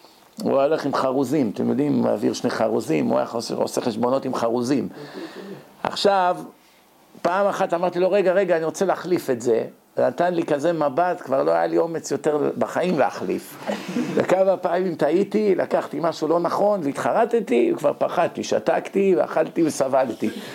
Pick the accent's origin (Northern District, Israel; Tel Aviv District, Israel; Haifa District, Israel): Tel Aviv District, Israel; Bat Yam; כשאני הייתי ילד, היה אצלנו בשכונה איזה אחד, מעולי גרוזיה, יוסף קראו לו, הגרוזיני, ברחוב בלפור 35 בבת ים